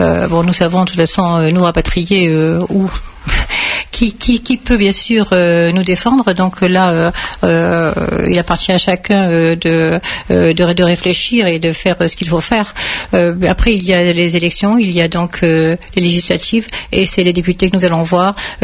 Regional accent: Algeria; now in Marseille, France; Lorsque nous sommes partis d'Algérie, nous sommes tous arrivés à Marseille.

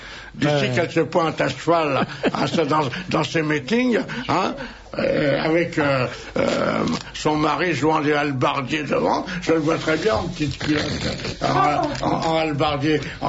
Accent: Corsica, France; après avoir travaillé comme une bête, hein, parce que je suis un Corse qui travaille

